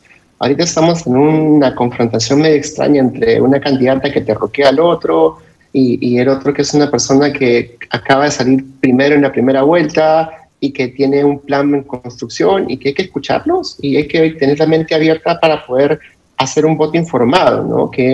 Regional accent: Peru; y como peruanos tenemos que votar informados

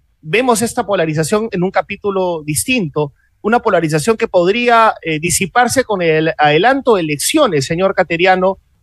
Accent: Peru; tenemos derecho, como peruanos en general

